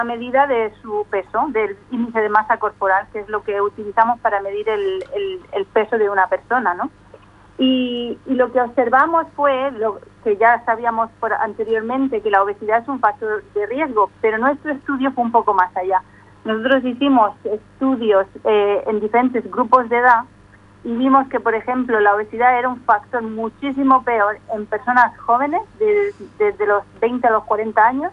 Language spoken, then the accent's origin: Spanish; Murcia, Region of Murcia, Spain; now in Oxford, United Kingdom; Soy del sur de España, de Murcia